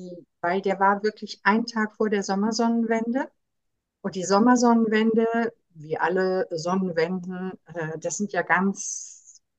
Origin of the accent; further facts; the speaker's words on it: Cologne, North Rhine-Westphalia, Germany; born there; ich bin ja in Köln geboren